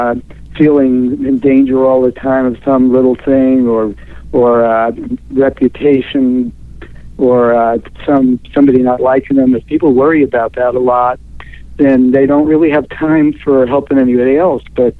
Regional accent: New York City, New York, United States; moved away as an adult; Well, I grew up in New York City, and that's where I graduated from. New York City, streets of New York City was my education, and I lived there for 25 years. And then I moved to the West Coast from there.

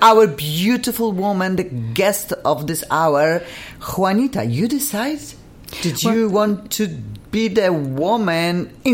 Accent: Poland; moved away as an adult; when I was straight from Poland, oh my gosh, spending even $5-7, I cried when I lost.

